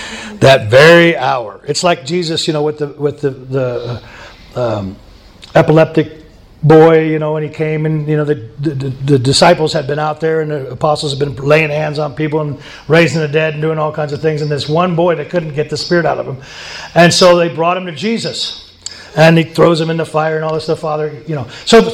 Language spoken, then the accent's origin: English; Montana, United States; And I'm from Montana, so I practice in the winter.